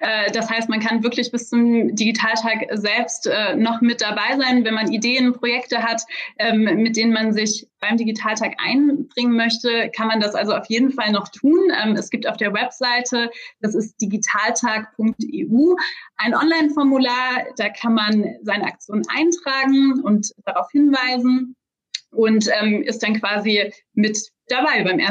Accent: Hesse, Germany; Ich bin tatsächlich sehr, sehr gerne in meiner Heimat. Ich komme auch aus einer sehr ländlich geprägten Region in Hessen, aus der Rhön.

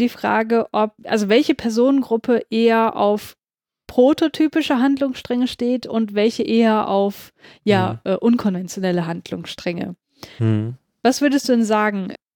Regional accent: Hamburg, Germany; Ich komme aus Hamburg

